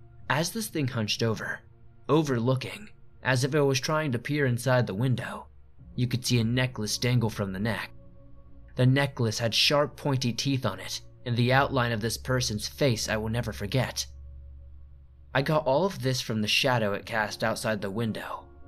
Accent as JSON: {"language": "English", "town": "Farmington", "region": "New Mexico", "country": "United States", "tie": "born or raised there", "said": "I'm from New Mexico, born and raised in Farmington to be exact."}